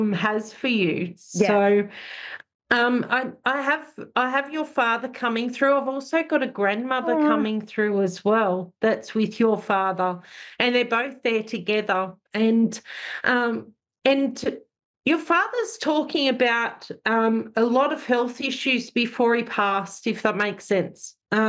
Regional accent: Australia; I'm from Australia. Today I'm actually in Newcastle.

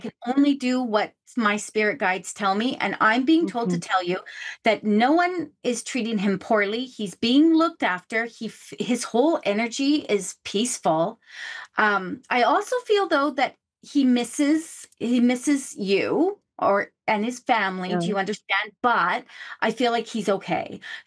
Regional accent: Canada; I'm from Canada. So I'm in Vancouver, British Columbia, Canada.

